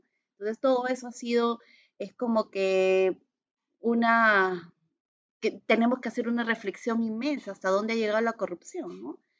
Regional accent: Peru; Que era lo que nosotros como peruanos estábamos trabajando mucho, ¿no?

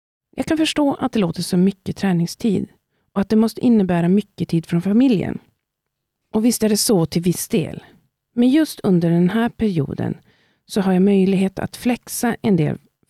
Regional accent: Norrland, Sweden; Som introvert norrlänning är det inte min starkaste sida

